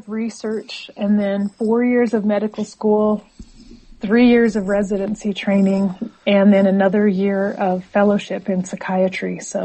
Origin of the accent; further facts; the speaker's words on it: Casper, Wyoming, United States; Well, I'm in Wyoming right now, Casper, Wyoming, which is my hometown where I grew up.